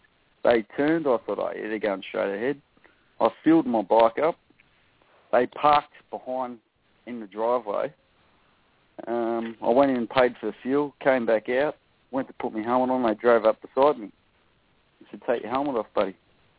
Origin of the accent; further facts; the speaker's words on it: Melbourne, Victoria, Australia; I'm from Australia, Melbourne.